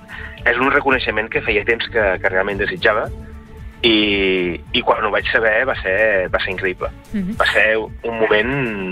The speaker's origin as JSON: {"language": "Catalan", "town": "Sant Feliu de Guíxols", "region": "Catalonia", "country": "Spain", "said": "Jo estic i sóc de Sant Feliu de Guíxols. Per tant, és un poble o una ciutat petitíssima o petita, d'acord?"}